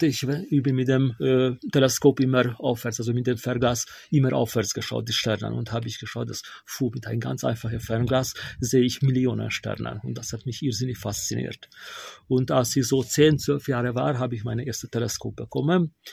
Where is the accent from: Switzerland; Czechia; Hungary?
Hungary; German is a second language; moved away as an adult; now in Austria; ich komme aus Ungarn und 1990 bin ich nach Österreich rausgekommen, also ich lebe hier schon seit 34 Jahren.